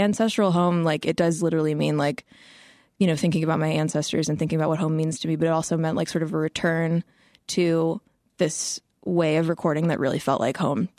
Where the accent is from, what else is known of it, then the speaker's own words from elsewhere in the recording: Midwest, United States; I was raised biculturally, and even though I grew up in the Midwest, I spent a lot of my childhood going back and visiting